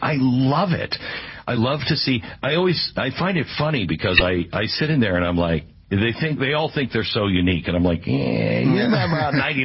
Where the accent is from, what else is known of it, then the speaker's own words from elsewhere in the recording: Seattle, Washington, United States; And so between growing up in Seattle, where everybody was, hey, do your own thing.